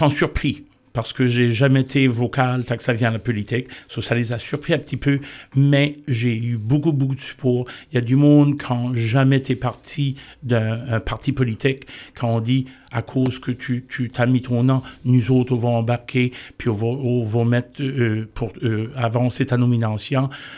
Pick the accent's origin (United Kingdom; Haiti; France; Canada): Canada; Nova Scotia; Moi, je suis fier acadien. J'ai toujours aimé la culture, la langue, et c'est ça.